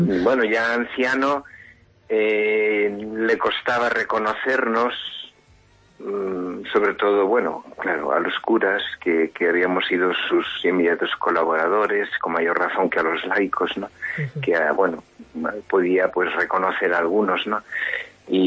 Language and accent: Spanish; Galicia, Spain; aquí pues somos los gallegos más bien secundarios, ¿no?